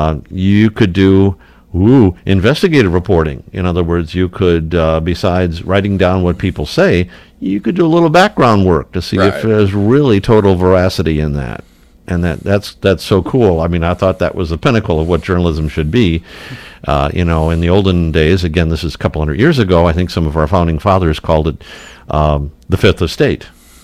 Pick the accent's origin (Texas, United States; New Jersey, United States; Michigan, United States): Michigan, United States; Flat Rock; I grew up in Flat Rock. I visited Monroe maybe twice.